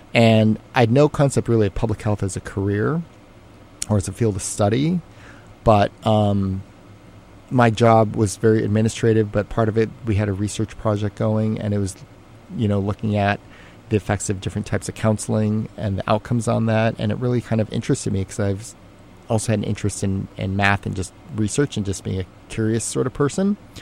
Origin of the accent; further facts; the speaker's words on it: California, United States; And again, growing up in California, that didn't seem such a weird concept.